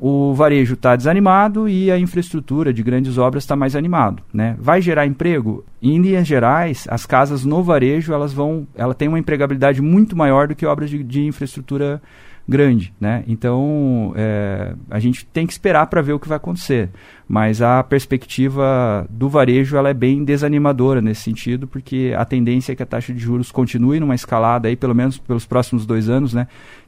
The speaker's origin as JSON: {"language": "Portuguese", "country": "Brazil", "said": "Eu sou brasileiro e aposto no Brasil, né, Zé? A gente tem que... Eu invisto aqui, nasci aqui, a gente vai continuar vivendo aqui"}